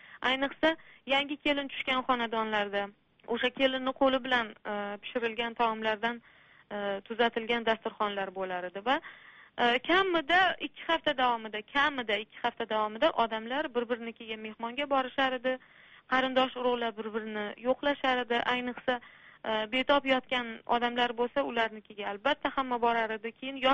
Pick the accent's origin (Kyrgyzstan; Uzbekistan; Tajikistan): Uzbekistan; Samarkand, Samarqand Region; Eroniy, onam tojiklar. Va Samarqandda hamma Eronilar turadigan mahallada yashaganmiz. O'sha mahallada tug'ilib o'sganman.